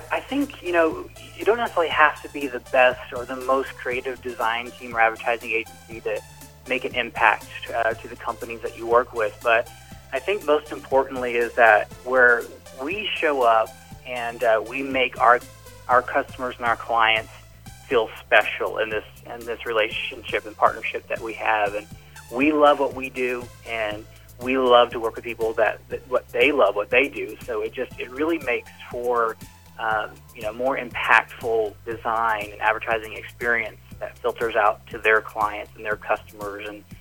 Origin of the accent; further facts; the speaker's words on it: Indiana, United States; now in Atlanta, United States; you can go to a lot of different places where I grew up in Indiana and see murals there. Then even that transferred here to Atlanta.